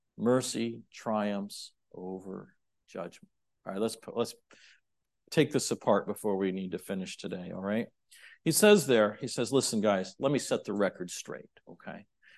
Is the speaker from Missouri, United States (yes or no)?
yes; Kansas City, Missouri, United States; I'm from Kansas City. Our football team is the Kansas City Chiefs.